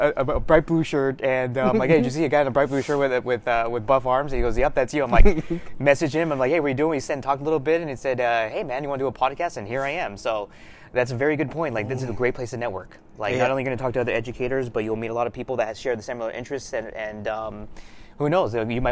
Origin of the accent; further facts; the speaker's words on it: Los Angeles, California, United States; you're from Ohio and I'm from Los Angeles.